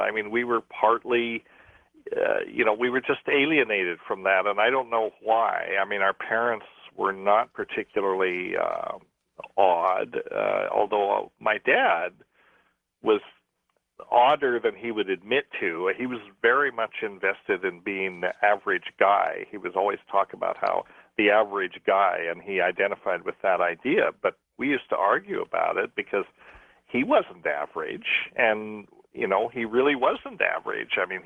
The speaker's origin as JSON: {"language": "English", "country": "Ireland", "said": "we're Irish and we have a sense of humor"}